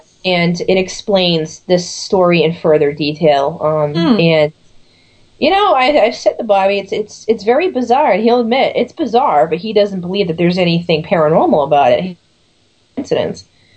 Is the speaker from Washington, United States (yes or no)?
no; Boston, Massachusetts, United States; I'm being from Boston, that's just not a big thing out here.